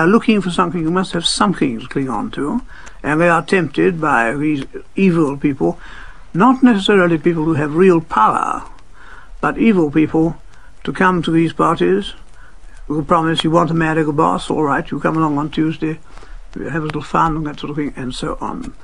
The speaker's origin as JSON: {"language": "English", "region": "London", "country": "United Kingdom", "tie": "born there", "said": "I was born in London."}